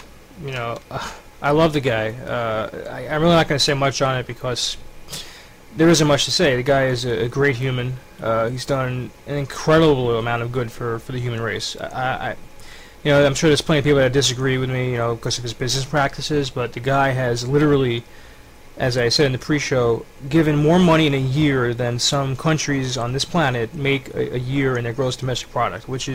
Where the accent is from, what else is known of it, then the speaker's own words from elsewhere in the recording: Brooklyn, New York, United States; How could you say that? I'm from Brooklyn, and that hurts me.